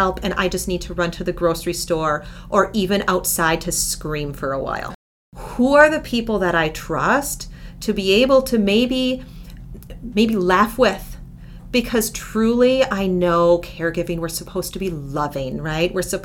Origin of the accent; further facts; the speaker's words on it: Midwest, United States; So being a Midwesterner, we have a long winter sometimes, right?